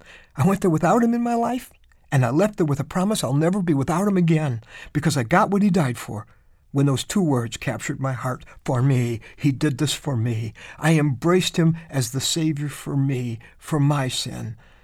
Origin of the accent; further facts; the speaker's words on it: Illinois, United States; Of course, I grew up in Illinois, but he's a hero to a lot more people now